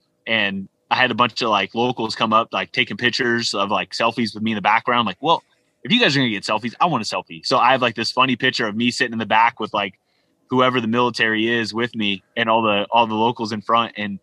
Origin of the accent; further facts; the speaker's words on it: United States; Chaz is from England and I was from America, and we all met on Instagram.